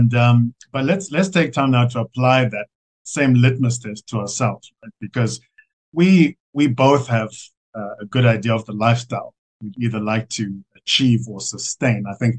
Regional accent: Zimbabwe; also born or lived in Johannesburg, South Africa; I was born in Zim and was raised here and studied engineering

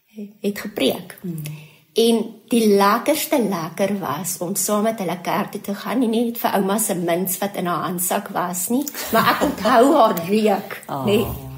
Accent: Orkney, North West, South Africa; So ons het groot geword in Orkney. En ek en my boetie het in die oggende skool toe gestap.

